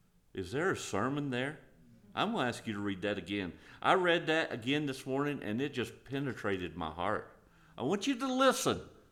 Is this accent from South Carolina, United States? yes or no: yes; South Carolina, United States; And he said, you're not from around here. I said, no. I said, I'm actually from South Carolina.